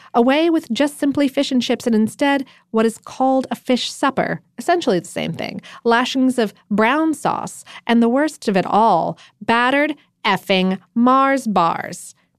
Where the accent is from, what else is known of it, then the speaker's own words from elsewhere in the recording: Widnes, North West England, United Kingdom; moved away as an adult; now in Scotland; So I was born in Widnes, just outside of Liverpool, and grew up on proper, fresh, and delicious, true fish and chips. 6 years ago, I moved to Scotland